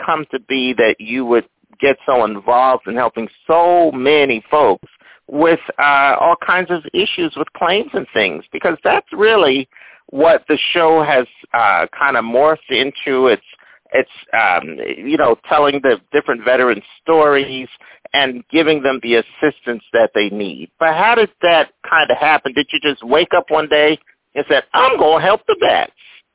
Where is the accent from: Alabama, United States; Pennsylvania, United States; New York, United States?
Pennsylvania, United States; Philadelphia; I'm from North Philadelphia as well. That's where my family's started out.